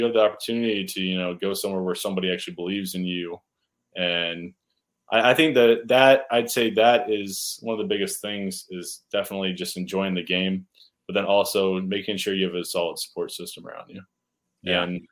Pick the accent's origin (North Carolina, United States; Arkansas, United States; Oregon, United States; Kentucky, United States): North Carolina, United States; born there; And I was born in North Carolina.